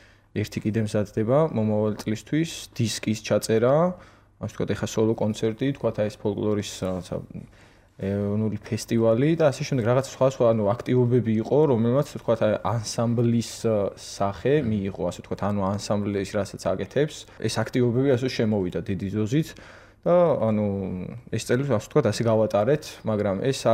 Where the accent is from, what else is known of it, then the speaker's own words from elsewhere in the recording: Zemo Aketi, Guria, Georgia; იმიტომ რომ მე თვითონ ზემოაკეთიდან ვარ